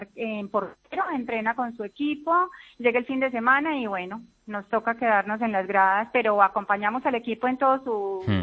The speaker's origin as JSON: {"language": "Spanish", "country": "Colombia", "moved": "yes", "lives_now": "Spain", "said": "Somos colombianos."}